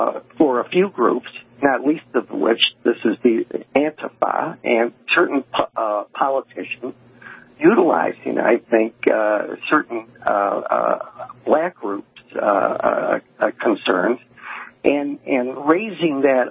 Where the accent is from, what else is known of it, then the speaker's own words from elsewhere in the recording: Northern United States, United States; And I grew up in the North, and if I were fighting in the living in Ohio, I imagine I'd be part of the Union Army.